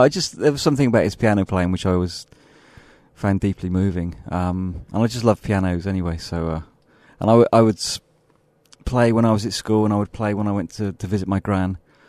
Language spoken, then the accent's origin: English; Bristol, South West England, United Kingdom; moved away as an adult; now in London, United Kingdom; I'm originally from a place called Bristol, which is on the West Coast.